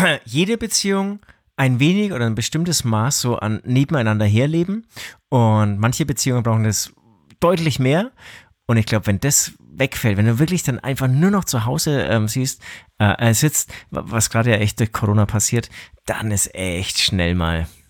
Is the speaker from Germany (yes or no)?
yes; Bavaria, Germany; Gaswasser Scheiße heißt es ja bei uns in Franken